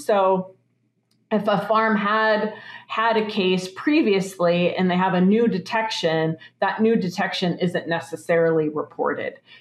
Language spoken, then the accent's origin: English; Minnesota, United States; We're still having issues in turkey flocks in the upper Midwest, my home state of Minnesota, for example.